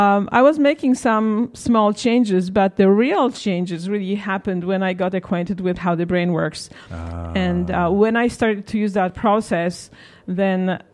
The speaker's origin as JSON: {"language": "English", "country": "Poland", "tie": "born or raised there", "said": "I grew up in Poland when it was still a communist country."}